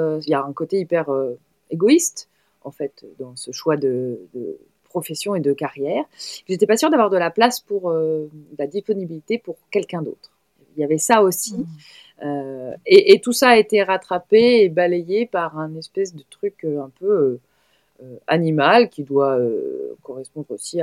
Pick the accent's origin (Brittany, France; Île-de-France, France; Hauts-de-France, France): Brittany, France; Je vais te faire une réponse de Normande, même si je suis bretonne.